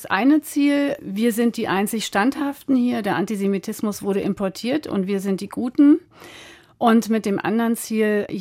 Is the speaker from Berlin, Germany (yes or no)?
yes; Berlin, Germany; born there; als gebürtige Neuköllnerin mit einem großen Herzen für meinen Heimatbezirk.